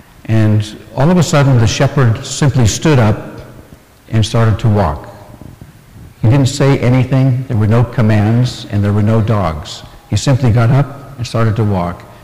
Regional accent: Thousand Oaks, California, United States; I grew up in Ventura County, and at that time, which was a very, very small town called Thousand Oaks.

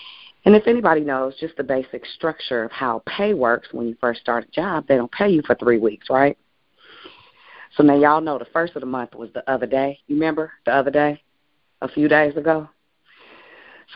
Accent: Richmond, Virginia, United States; and y'all know I'm from Richmond hard down, and I know how to make stuff happen.

